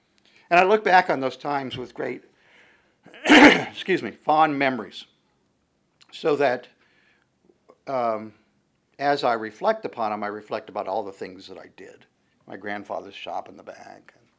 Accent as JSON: {"language": "English", "region": "North Carolina", "country": "United States", "tie": "born or raised there", "said": "Probably some of my fondest memories was growing up in North Carolina to see my grandfather, grandmother."}